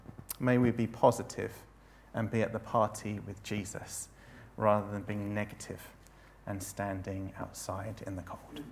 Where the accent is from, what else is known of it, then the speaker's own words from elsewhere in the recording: United Kingdom; As British people, we are very famous or infamous for complaining about the weather.